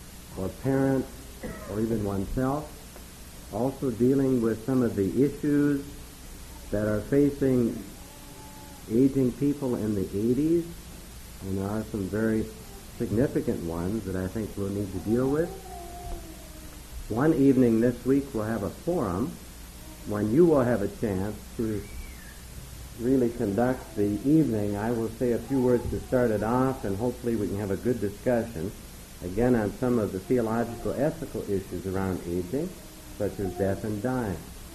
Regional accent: Minneapolis, Minnesota, United States; I'm from Minneapolis.

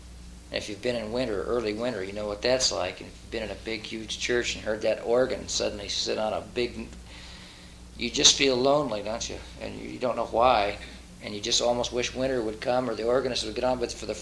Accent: Illinois, United States; also born or lived in Southern California; I'm from Southern California. We don't get a whole lot of autumn or winter down there. But I was raised on a farm in Southern Illinois

